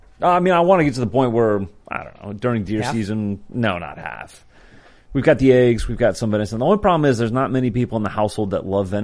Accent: Kansas, United States; I grew up in Kansas. We had a ton of coyotes.

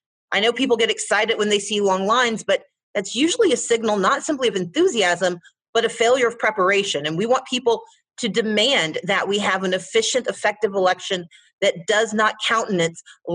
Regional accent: the South, United States; Reflecting on the fact that I'm a Southerner. I'm a daughter of the South, and I look at the 4 years, but I put it in the context of my 46 years on this earth.

